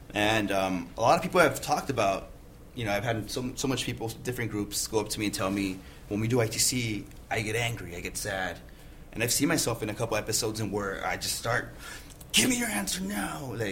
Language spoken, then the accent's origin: English; Santa Ana, California, United States; I'm a native of Orange County. I was born and raised in Santa Ana.